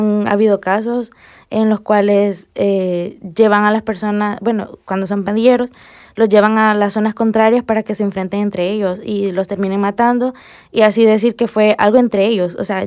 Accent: San Salvador, El Salvador; now in Spain; soy de El Salvador, de la capital de San Salvador, Tengo 21 años y pues me tocó venirme para acá, para España

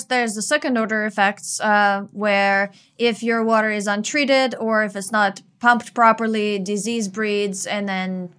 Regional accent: Russia; I remember growing up in Soviet Union during the collapse, and we actually lived in the countryside, and we had our own garden, and we had our own animals that we raised for food.

